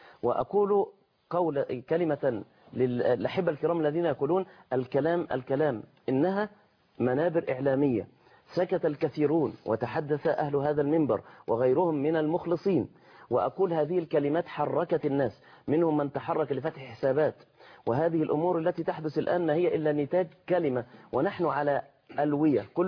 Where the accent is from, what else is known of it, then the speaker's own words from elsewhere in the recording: Egypt; إحنا عندنا في مصر